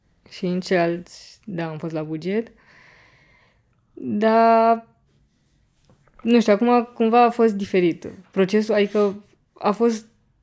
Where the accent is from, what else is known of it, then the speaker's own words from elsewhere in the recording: Constanța, Constanța County, Romania; am plecat la Constanța, de unde sunt eu, și am stat acolo câteva zile cu ai mei